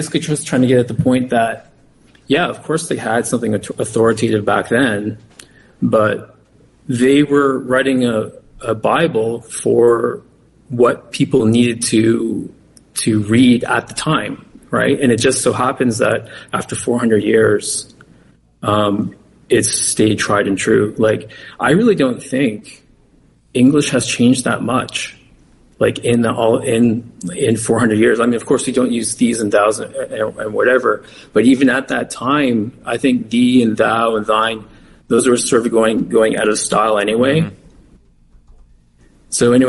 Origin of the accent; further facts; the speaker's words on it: Canada; I'm a Baptist. I'm King James only. I'm from Canada.